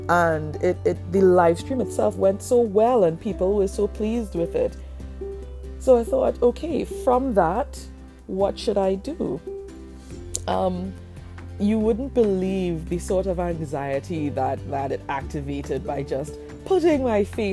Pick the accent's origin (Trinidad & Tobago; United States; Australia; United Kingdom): Trinidad & Tobago; hello, I'm 36 years old. And I'm a bookworm from Trinidad and Tobago in the West Indies.